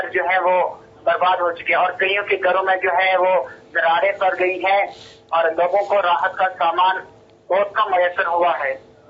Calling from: Thanamandi, Jammu and Kashmir, India; صبح جموں کے علاقے تھانہ مندی سے بول رہا ہوں.

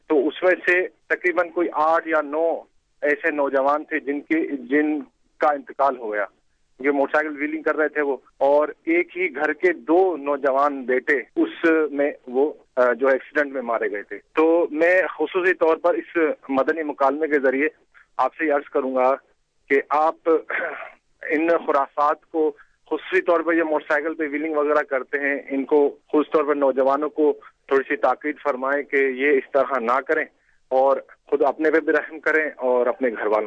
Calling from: Hyderabad, Sindh, Pakistan; باب الاسلام حیدرآباد سے عرض کر رہا ہوں.

